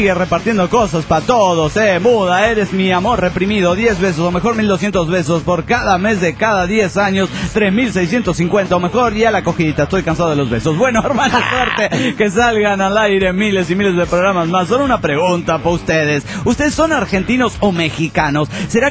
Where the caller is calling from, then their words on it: Managua, Nicaragua; de Managua, Nicaragua.